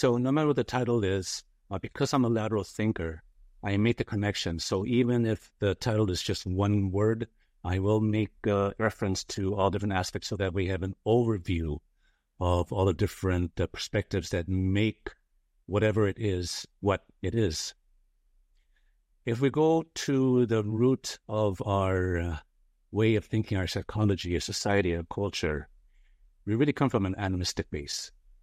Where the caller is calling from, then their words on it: Walnut, California, United States; Currently streaming, I'm in Walnut, California, which is in East LA County.